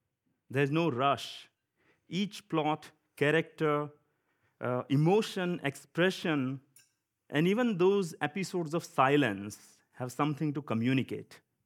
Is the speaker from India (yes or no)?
yes; India; accent: Indian; so yeah, I'm an Indian. My accent is Indian. I look Indian, so obviously, yes.